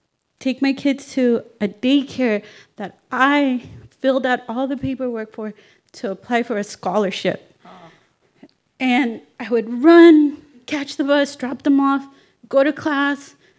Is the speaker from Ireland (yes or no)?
no; Escondido, California, United States; I'm from Escondido.